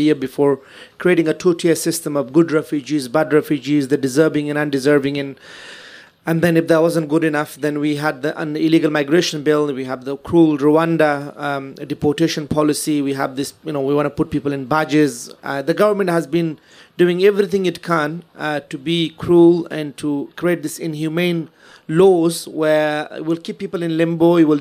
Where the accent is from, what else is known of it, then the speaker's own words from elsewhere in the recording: Kettering, East Midlands, United Kingdom; Welcome to Kettering, and welcome you all to Kettering. I'm a local from Kettering.